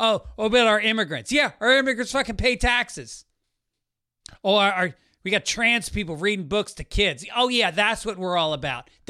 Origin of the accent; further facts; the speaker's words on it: New York, United States; now in California, United States; I mean, look, I'm a New Yorker. I love New York better than California. But as somebody who's been here for 25 years